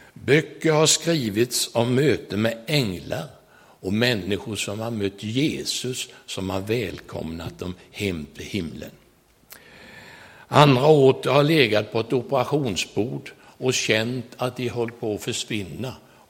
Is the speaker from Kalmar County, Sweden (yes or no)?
yes; Skidbäckshult, Kalmar County, Sweden; Jag var 16 år när jag vaknade en natt hemma i Skidbäckshult som ligger 1,5 mil utifrån Nybro.